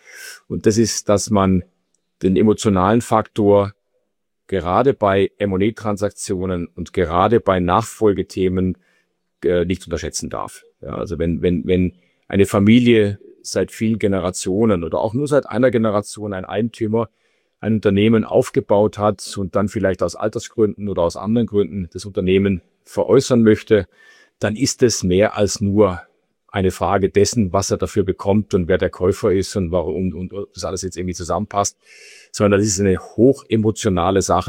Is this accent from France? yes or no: no; Austria; dass in Deutschland nicht anders als Österreicher, wir sind da eher bei denen, die lange an den Dingen festhalten.